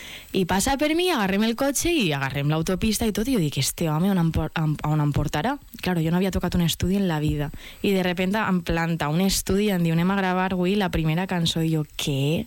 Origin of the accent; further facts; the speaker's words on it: Valencian Community, Spain; nosaltres els valencians